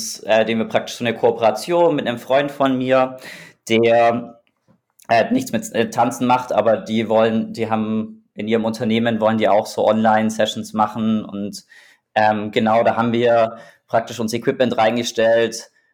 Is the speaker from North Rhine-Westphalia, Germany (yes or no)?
no; Augsburg, Bavaria, Germany; born there; moved away as an adult; also born or lived in Hamburg; now in Berlin, Germany; also ich bin in Augsburg geboren, beziehungsweise im Augsburg-Umland.